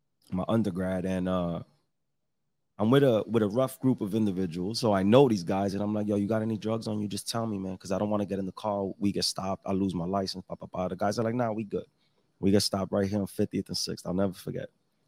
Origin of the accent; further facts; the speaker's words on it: Brooklyn, New York, United States; I was born between the ages of like 0 and 6. I lived in Kings Highway.